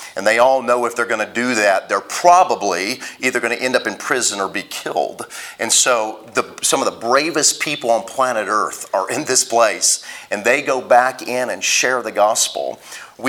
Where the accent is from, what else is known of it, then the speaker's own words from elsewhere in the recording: Illinois, United States; moved away; also born or lived in Kansas; And although I was from Illinois, we came into Kansas and began to plant churches and make disciples in rural areas, El Dorado, for quite a while.